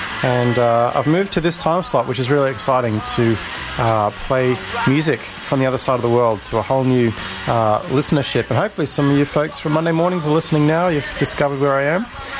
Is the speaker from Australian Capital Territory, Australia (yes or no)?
yes; Canberra, Australian Capital Territory, Australia; I'm from Canberra myself.